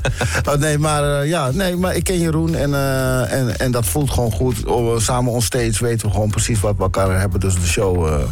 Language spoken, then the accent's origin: Dutch; Stadskanaal, Groningen, Netherlands; we zijn opgegroeid in Stadskanaal. Ik woon nu niet meer in Stadskanaal.